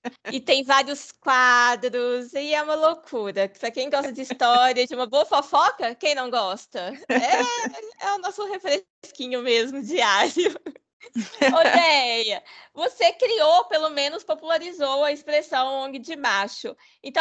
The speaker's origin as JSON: {"language": "Portuguese", "region": "Minas Gerais", "country": "Brazil", "said": "E eu, como boa mineira, é óbvio que amo."}